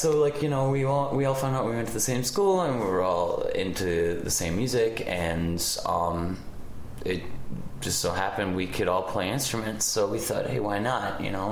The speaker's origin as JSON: {"language": "English", "region": "Scotland", "country": "United Kingdom", "tie": "born or raised there", "moved": "yes", "said": "I grew up in Scotland. I moved here in 94, but when I grew up in Scotland, it was during the Britpop wave out of Manchester"}